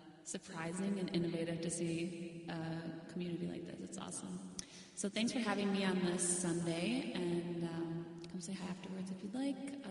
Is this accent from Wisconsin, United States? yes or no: yes; Superior, Wisconsin, United States; Like I said, I grew up in Superior, and then I was gone for many years out of the Midwest, and I've been back for about 3 years.